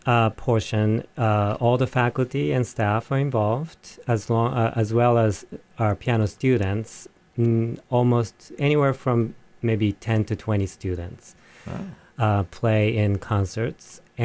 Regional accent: Japan; English is a second language; moved away as an adult; now in United States; I was born and raised in Japan, but I have been living in this country for almost 30 years.

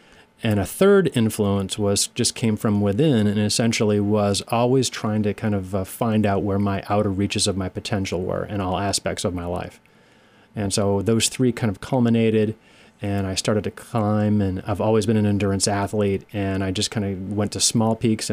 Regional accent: Richmond, Rhode Island, United States; Well, where it all started, I grew up in Richmond, Rhode Island. I went to Richmond Elementary School, Cherahoe, class of 1978.

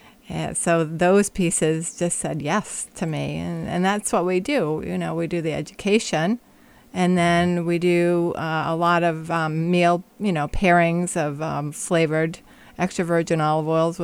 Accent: New Hampshire, United States; I am a New Hampshire girl.

